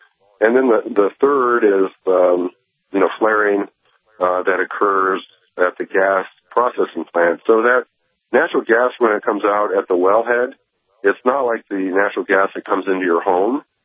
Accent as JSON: {"language": "English", "town": "Denver", "region": "Colorado", "country": "United States", "said": "And I'm from Denver, so I think the Broncos by three."}